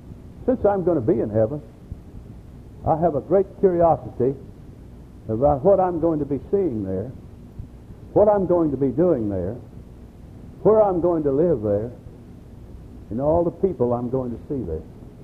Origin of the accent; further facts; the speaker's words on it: Batesville, Arkansas, United States; Is this place going to be more enjoyable than when I grew up in Batesville and Arkansas and that area? Am I going to have more fun here than I did when I grew up as a boy?